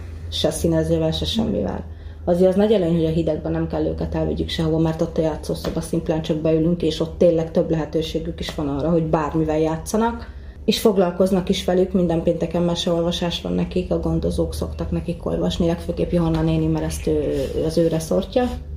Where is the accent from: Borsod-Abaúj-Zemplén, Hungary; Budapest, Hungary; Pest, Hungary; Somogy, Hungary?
Borsod-Abaúj-Zemplén, Hungary; Miskolc; én állami gondozásban nőttem fel. Miskolcon, igen, a gyűjtőbe, aztán a Bonyba, lakásotthonba.